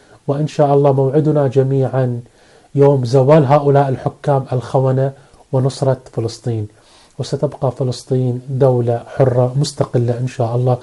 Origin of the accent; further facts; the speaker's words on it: Bahrain; عندنا في البحرين رجال ونساء أبطال وبطلات